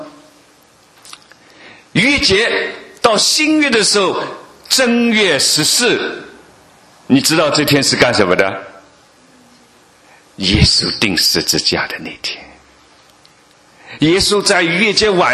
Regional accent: Shanghai, China; 我们上海人称这个人有问题叫13点

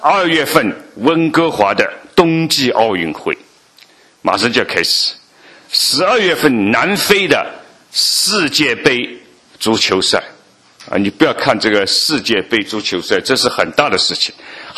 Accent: Shanghai, China; 所以我作为一个上海人啊，非常兴奋。

